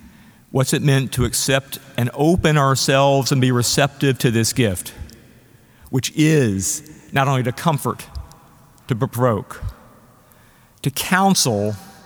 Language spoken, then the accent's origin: English; North Carolina, United States; I'm a boy from Eastern North Carolina.